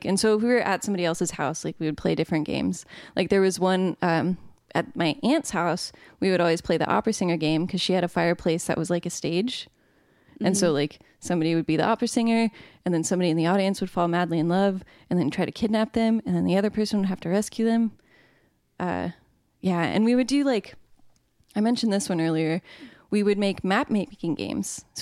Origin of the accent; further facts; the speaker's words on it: Louisiana, United States; I'm from Louisiana too.